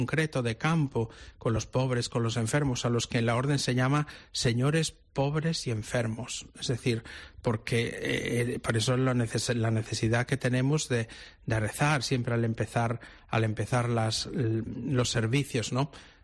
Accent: Ourense, Galicia, Spain; ¿de dónde eres? De Ourense. ¿Y dónde está Ourense? Entonces, siempre tenemos que poner como punto de referencia noroeste de España, encima de Portugal, a 100 kilómetros de Santiago de Compostela.

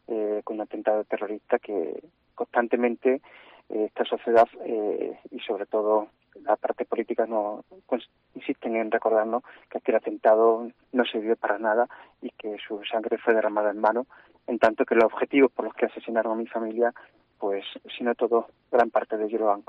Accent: Jaén, Andalusia, Spain; me bajé para mi tierra, para Jaén

